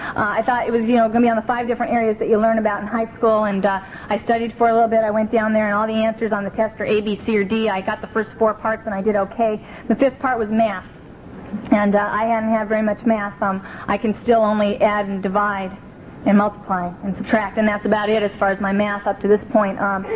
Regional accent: Venice, California, United States; born or raised there

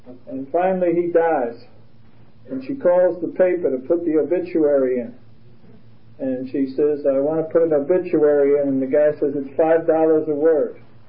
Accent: Brooklyn, New York, United States; I'm from Brooklyn. And you never ask anybody from Brooklyn what they do for a living.

